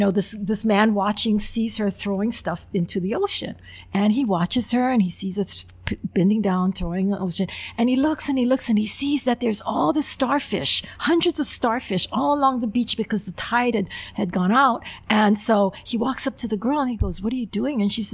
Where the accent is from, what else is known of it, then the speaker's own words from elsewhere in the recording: Honolulu, Hawaii, United States; I grew up in Kalipalama, but I have relatives that live in the valley, and I represent the valley area